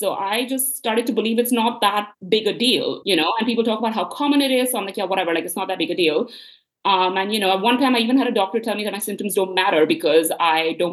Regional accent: India; growing up in India, you don't really talk about your body at all.

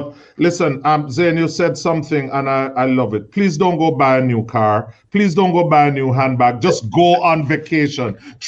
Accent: Jamaica; That being Jamaican and you know, not having gone down to Negril in probably about a month, you know, I went back down there last week

